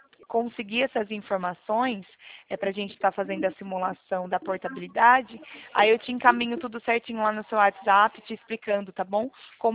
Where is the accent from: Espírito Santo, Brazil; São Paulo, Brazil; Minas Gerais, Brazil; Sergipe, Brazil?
São Paulo, Brazil; eu sou daqui de São Paulo